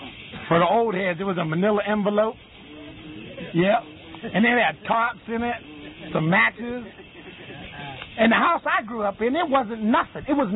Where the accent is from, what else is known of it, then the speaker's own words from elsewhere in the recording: New Kensington, Pennsylvania, United States; I was born and raised in New Kensington, Pennsylvania, just north of Pittsburgh.